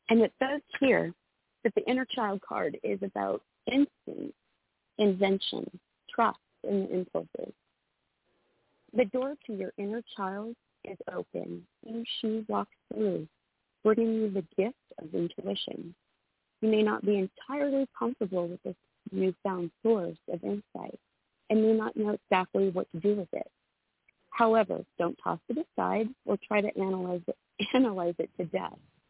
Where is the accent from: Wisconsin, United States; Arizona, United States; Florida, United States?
Arizona, United States; Phoenix; I'm from Phoenix, too, and, yeah, it sounds insane, but it gets, I think, record-breaking.